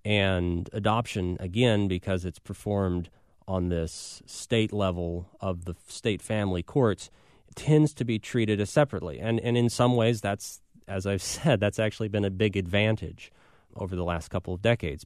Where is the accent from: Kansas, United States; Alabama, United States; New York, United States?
Kansas, United States; I'm from the Midwest. I'm from Kansas, which is a very culturally and religiously conservative state.